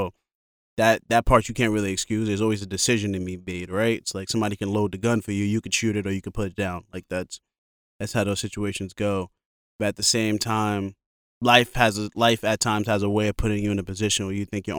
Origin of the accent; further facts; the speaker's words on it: Brooklyn, New York, United States; And I go, I'm from Brooklyn. Mm-hmm. Like, I don't feel like I'm from America. I'm like, I'm from Brooklyn.